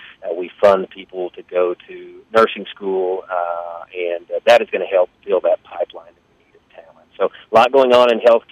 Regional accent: Claremore, Oklahoma, United States; born there; I was born in the Claremore Indian Hospital in 1975.

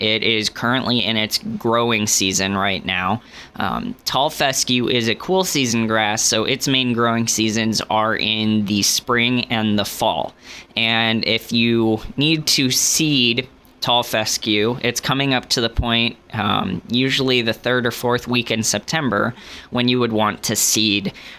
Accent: United States; I'm from Johnson County, and the Johnson County Master Gardeners have, I believe, 12 demonstration gardens throughout the county

